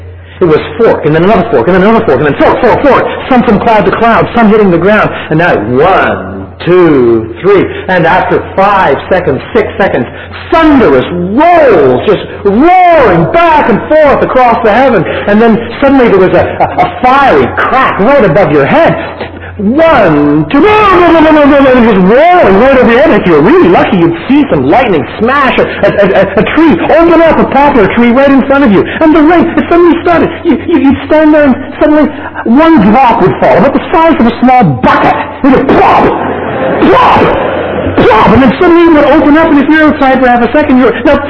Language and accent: English; Canada; although I'm a Canadian, a little farther north, yet nevertheless I lived on the St. Lawrence Seaway system